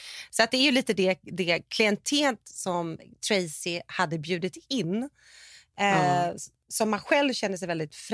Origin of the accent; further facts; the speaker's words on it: Sweden; vi är svenskar.